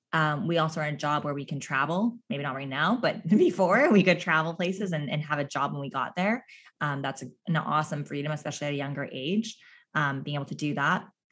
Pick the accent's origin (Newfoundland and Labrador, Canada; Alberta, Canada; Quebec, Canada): Newfoundland and Labrador, Canada; accent: Newfoundland; There's my newfie accent really coming in.